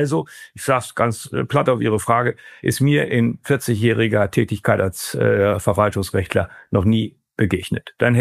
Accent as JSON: {"language": "German", "region": "Brandenburg", "country": "Germany", "said": "als Brandenburger Anwalt"}